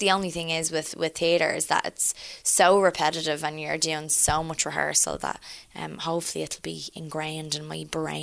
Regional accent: Ireland; we shot pretty much all of it in Ireland apart from one week in Hastings, and I was so happy to be shooting at home, and our crews at home are terrific

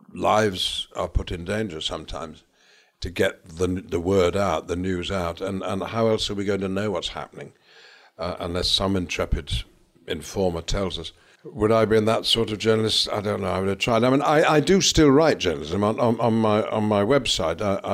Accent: North West England, United Kingdom; It's true he's from Yorkshire and I'm from Lancashire

